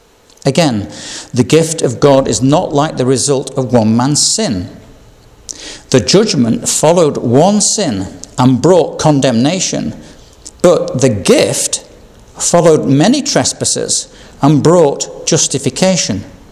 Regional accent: Yorkshire and the Humber, United Kingdom; accent: Yorkshire; There was my Yorkshire accent coming out there, a thick ear.

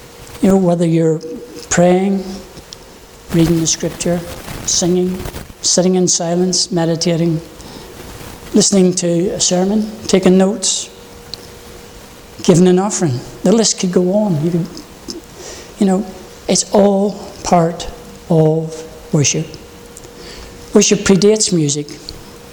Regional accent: Northern Ireland, United Kingdom; Being an Irishman, July, we always have that song, you know

